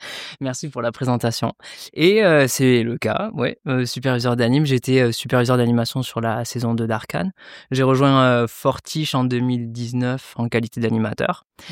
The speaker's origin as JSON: {"language": "French", "region": "Occitanie", "country": "France", "tie": "born or raised there", "said": "comme j'ai grandi en Aveyron, j'avais pas forcément la possibilité de pouvoir bénéficier du bac art appliqué."}